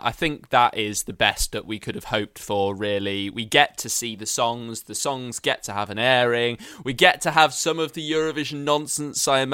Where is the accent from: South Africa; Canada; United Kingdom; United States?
United Kingdom; I'm just hoping, and saying this as a Brit, I'm just hoping we do actually get to see it.